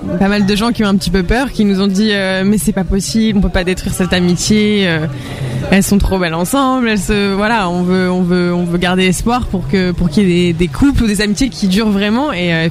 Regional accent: Provence-Alpes-Côte d'Azur, France; Moi, personnellement, c'est vrai que je viens d'un petit village de Provence, voilà, tout tranquille.

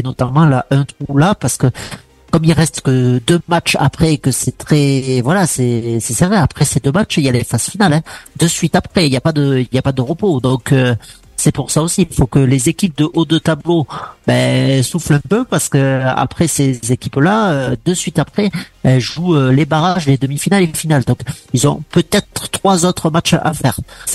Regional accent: Agen, Nouvelle-Aquitaine, France; parce que oui, je suis d'Agen, comme tout le monde le sait maintenant sur cette émission.

